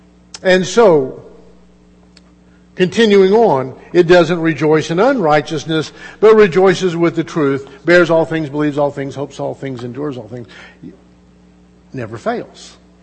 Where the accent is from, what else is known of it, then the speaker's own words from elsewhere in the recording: the South, United States; because I was raised in the South where that happened